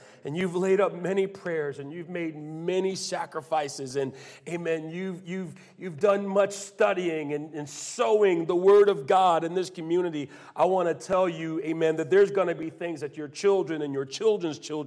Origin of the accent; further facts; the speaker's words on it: Virginia, United States; moved away as an adult; I'm not a New England native. I'm from Virginia. I'm from the South, but at this point in my life, I've lived here for 21 years, and so I guess that makes me a New Englander of sorts.